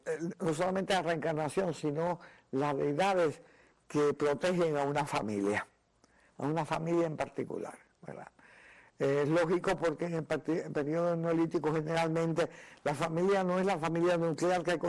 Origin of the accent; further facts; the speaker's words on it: Guantánamo, Cuba; also born or lived in Baracoa; Yo me acuerdo que de jovencita en Cuba, cuando por ejemplo uno paseaba cuando íbamos al campo, y yo me crié en Baracoa Oriente y después en Guantánamo